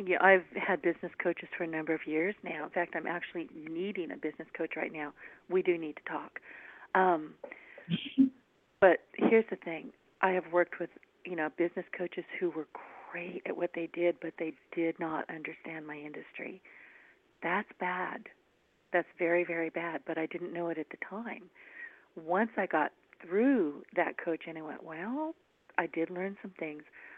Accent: the South, United States; accent: Southern; Here I am with my little Southern accent, her with her New Jersey.

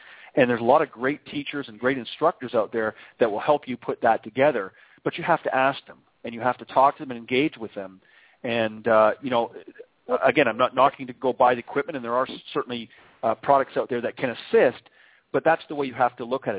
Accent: Canada; I'm obviously originally from Canada, and we have a very limited golf season

